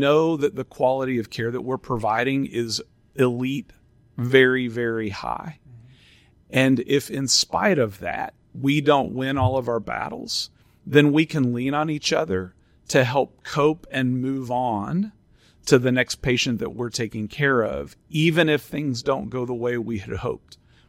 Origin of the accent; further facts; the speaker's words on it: Joplin, Missouri, United States; also born or lived in West Virginia / Nebraska / Oklahoma; So I grew up in West Virginia, Nebraska, Missouri, and Oklahoma. I ended up landing in Missouri, Joplin, Missouri, for high school.